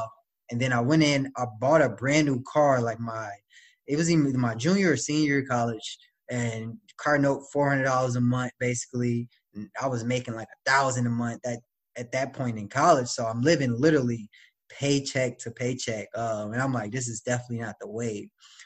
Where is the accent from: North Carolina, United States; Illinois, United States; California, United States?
Illinois, United States; also born or lived in Harvey, Illinois; So I grew up, well, I was born in Harvey, Illinois, spent most of my adolescence in the south suburbs of Chicago, low-income background.